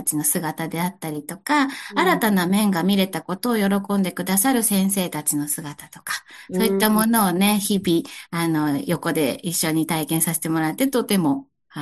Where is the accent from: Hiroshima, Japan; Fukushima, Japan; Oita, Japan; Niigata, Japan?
Hiroshima, Japan; now in Kyoto, Japan; 出身で、広島で、それこそ広島で高校生の頃に、